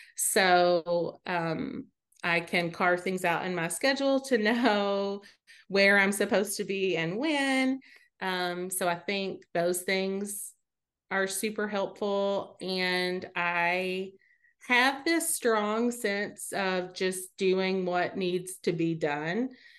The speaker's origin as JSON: {"language": "English", "region": "Kentucky", "country": "United States", "also_born_or_lived": "Lexington", "said": "I lived in Lexington for a long time, and I am originally from Eastern Kentucky, but hadn't lived here since I graduated from high school."}